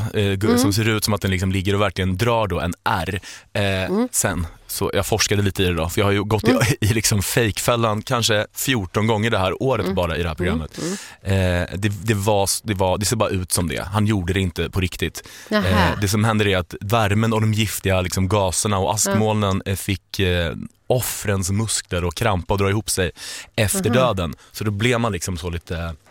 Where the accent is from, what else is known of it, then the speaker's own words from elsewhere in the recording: Linköping, Östergötland, Sweden; Nära min hemstad Linköping.